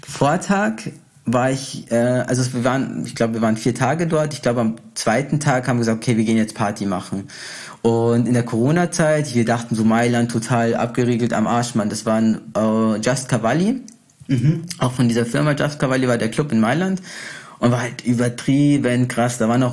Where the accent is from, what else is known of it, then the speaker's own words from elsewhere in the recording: Brazil; Ich als Brasilianer, weißt du, man connectet sich halt auch gleich.